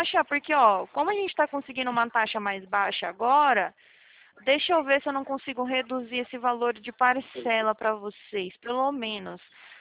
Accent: Atibaia, São Paulo, Brazil; Eu sou daqui de Atibaia

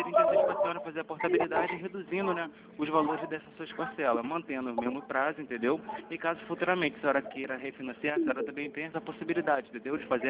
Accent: Rio de Janeiro, Brazil; Isso, do Rio, sou do bairro do Meia.

